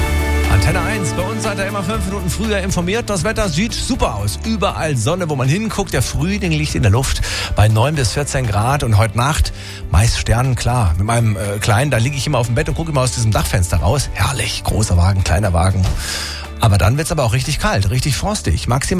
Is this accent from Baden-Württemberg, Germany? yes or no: yes; Tübingen, Baden-Württemberg, Germany; In Tübingen, meiner Heimatstadt